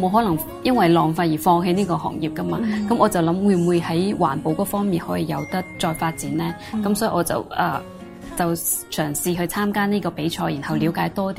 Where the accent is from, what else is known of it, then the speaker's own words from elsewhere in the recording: China; 但系我谂我哋作为中国人，应该会即系谂一谂